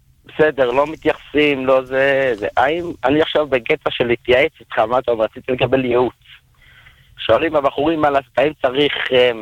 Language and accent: Hebrew; Yeruham, Southern District, Israel; אני מירוחם.